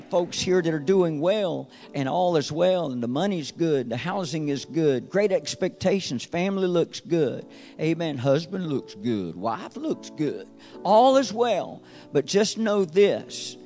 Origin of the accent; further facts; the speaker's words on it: North Carolina, United States; I know how you think. I'm from North Carolina. I can get by with this.